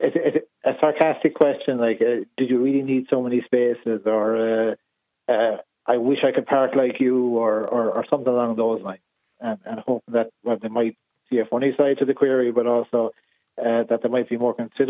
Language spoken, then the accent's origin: English; Connacht, Ireland; I grew up on the West Coast by the sea, west of Galway City.